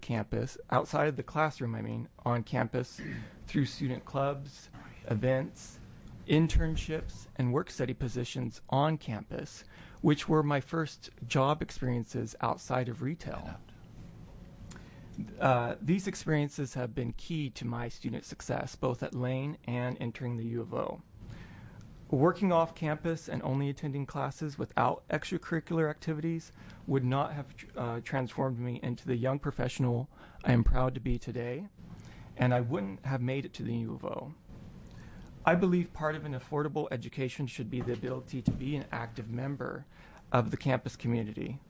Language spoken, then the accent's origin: English; Salem, Oregon, United States; Salem is my hometown, and I graduated from McKay High School.